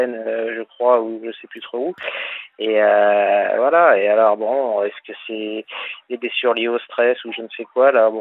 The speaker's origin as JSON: {"language": "French", "town": "Cholet", "region": "Pays de la Loire", "country": "France", "said": "De Cholet."}